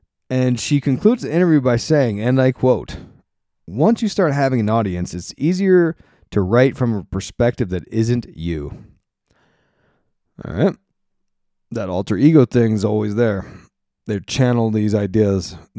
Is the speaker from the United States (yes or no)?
yes; Pennsylvania, United States; And that's what brought Rosicrucianism to America, to my hometown in PA.